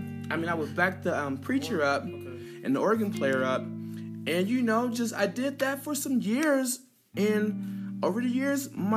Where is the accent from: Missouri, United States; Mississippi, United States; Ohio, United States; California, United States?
Ohio, United States; Dayton; also born or lived in Virginia Beach; I'm from Dayton, Ohio, which is 90% black, where I'm from. My school was 90% black, and my neighborhood was 95% black. But when we moved to Virginia Beach